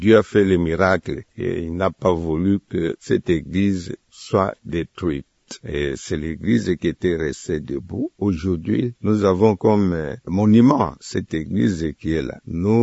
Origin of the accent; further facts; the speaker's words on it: Kindu, Maniema, DR Congo; c'est un lieu que je connais parce que j'ai grandi à Kindu pour avoir commencé mes études primaires et une partie des humanités.